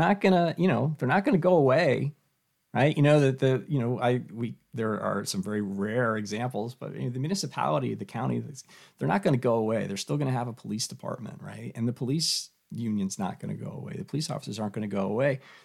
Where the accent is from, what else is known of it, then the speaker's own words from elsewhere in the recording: Philadelphia, Pennsylvania, United States; And you know, I'm from Philly, we can fight a little bit, you know